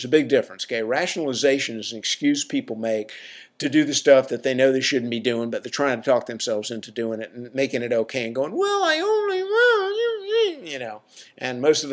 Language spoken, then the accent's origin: English; the South, United States; I'm from the South, so I can slam it, okay?